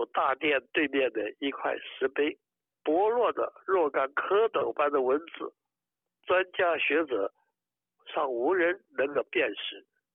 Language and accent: Chinese; Taiwan; 所以也可以自认是一个世界公民，而台湾是我的故乡。